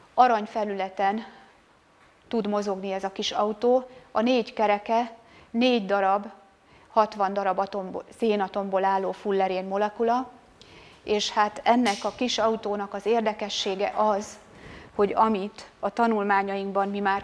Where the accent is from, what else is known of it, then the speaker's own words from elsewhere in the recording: Győr, Győr-Moson-Sopron, Hungary; Mivel mi győriek vagyunk